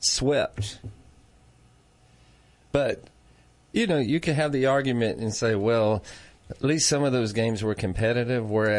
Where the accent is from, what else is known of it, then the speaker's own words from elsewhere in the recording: Georgia, United States; oh, you're from Georgia, right? Yeah, I'm from Georgia.